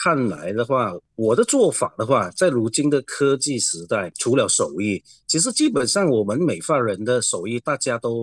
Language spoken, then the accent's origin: Chinese; Miri, Sarawak, Malaysia; 我是来自美里的